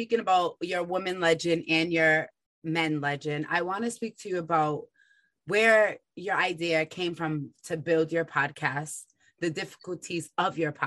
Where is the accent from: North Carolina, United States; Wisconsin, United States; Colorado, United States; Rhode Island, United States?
Rhode Island, United States; I grew up in Little Old Rhodey, and I know my basketball love is crazy.